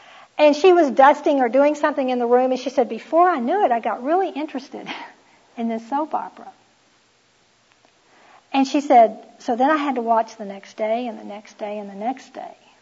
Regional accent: Houston, Texas, United States; I grew up in Houston, Texas, and I didn't even know country music existed for a while.

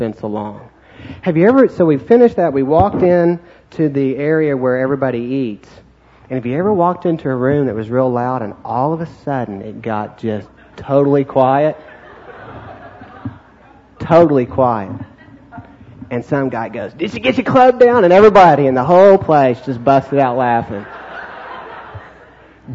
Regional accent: Oklahoma, United States; I grew up in Oklahoma.

